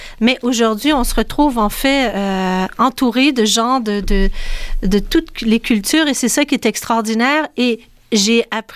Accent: Montreal, Quebec, Canada; born there; Québécois, je suis née ici à Montréal, mm-hmm. De ma mère qui est née, qui est québécoise de Saint-Jean-sur-Richelieu, et italienne de mon père qui est née en Italie, alors de la région de Campobasso.

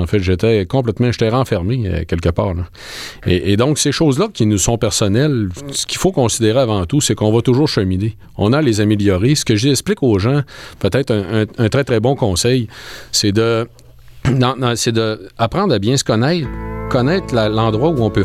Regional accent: Quebec, Canada; accent: Lac-Saint-Jean; moi je viens du Lac-Saint-Jean, mon accent, vous pouvez comprendre qui vient du Lac-Saint-Jean, d'une famille très pauvre

